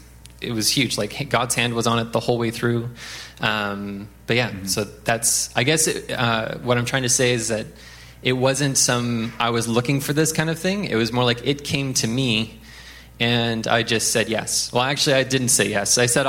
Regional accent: Canada; I'm like, I'm from Canada.

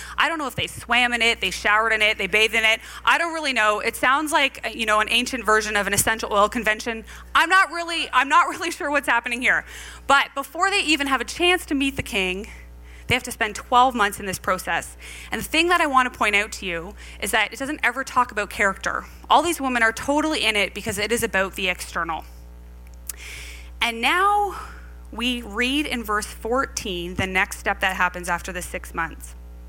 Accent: Canada; So yes, I am Canadian, but I am also a thoroughbred Dutch woman.

